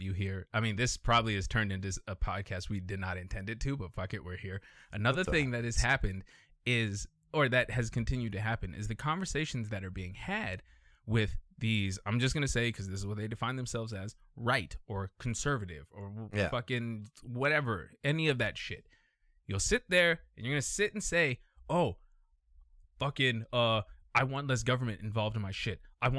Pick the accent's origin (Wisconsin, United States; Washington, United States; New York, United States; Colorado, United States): Colorado, United States; asks me where I'm from, and I say, I'm from Colorado